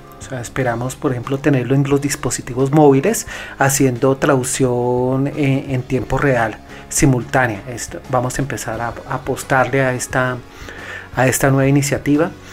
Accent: Colombia; crear nuestras propias tecnologías como colombianos que le puedan servir al mundo.

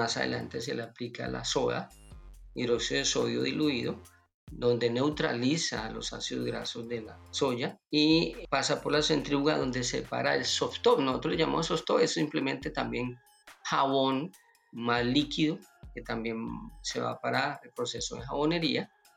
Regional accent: Colombia; nosotros, por ejemplo, como colombianos, no tenemos acostumbrado a ver un aceite rojo

